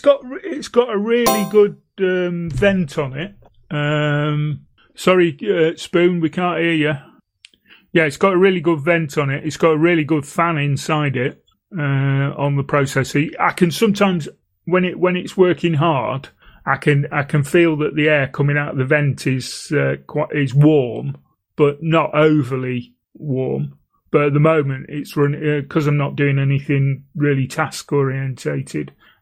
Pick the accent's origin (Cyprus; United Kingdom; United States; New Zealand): United Kingdom; now in Blackpool, United Kingdom; That's where I'm from.